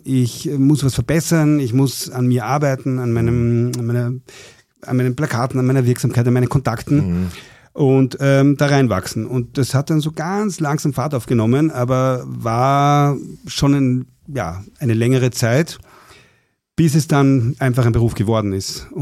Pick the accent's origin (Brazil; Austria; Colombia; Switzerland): Austria; Vienna; now in Southern Burgenland, Austria; Ich komme aus Wien, wohne aber schon seit 17 Jahren im Südburgenland